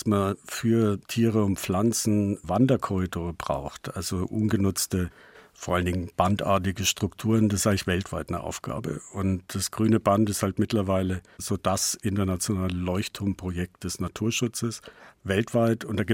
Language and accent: German; Mitwitz, Bavaria, Germany; Ich habe damals im Bereich meiner Heimatgemeinde das Steinachtal bei Mittwitz kartiert.